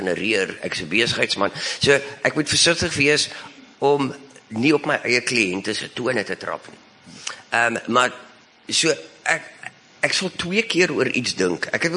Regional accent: Bellville, Western Cape, South Africa; Ek kom ook van Belwel af

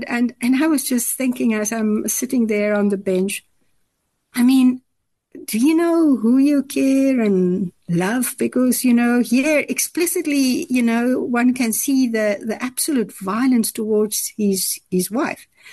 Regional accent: Western Cape, South Africa; All the other members of the commission team was from KwaZulu-Natal. I came from the Western Cape.

